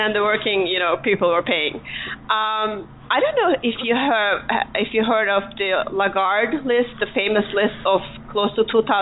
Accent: Turkey; because I'm originally from Turkey.

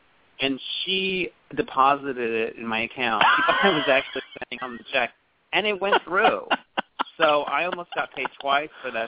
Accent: Arizona, United States; I have siblings, and they're back in they're all back in, like, my hometown.

